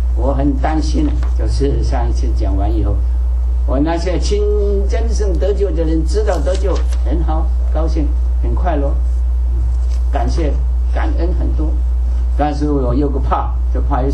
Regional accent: China; 我们从大陆来的，很注意这个

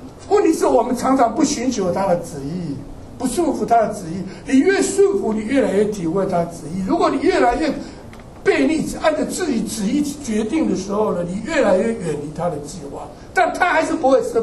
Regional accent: China; 我们中国人讲不能逃离怎么样如来掌

